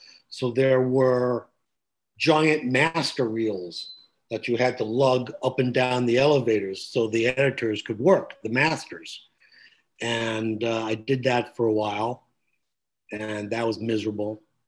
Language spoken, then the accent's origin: English; New York, United States; No, I was raised on Long Island.